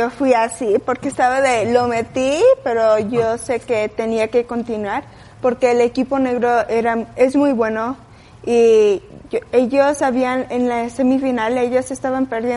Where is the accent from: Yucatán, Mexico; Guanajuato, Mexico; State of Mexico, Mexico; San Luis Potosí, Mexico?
Guanajuato, Mexico; Celaya; born there; also born or lived in Mexico City; Yo nací en Celaya, entonces ahí empecé. Y luego me mudé a la Ciudad de México, donde hay más pistas.